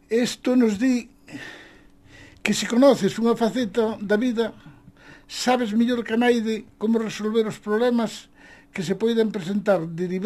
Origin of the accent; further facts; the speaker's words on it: Neda, Galicia, Spain; also born or lived in Villalba; Bueno, nativo son de Villalba, pero eu me criei no concello de Neda.